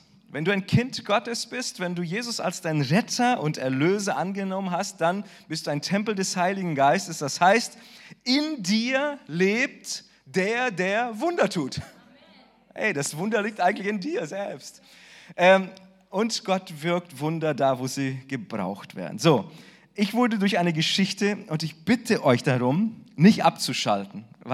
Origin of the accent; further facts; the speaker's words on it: Rödinghausen, North Rhine-Westphalia, Germany; Ich komme aus Rödinghausen, aus einem Dorf, nicht mal 10.000 Einwohner. Im Vergleich zu Bremen richtig klein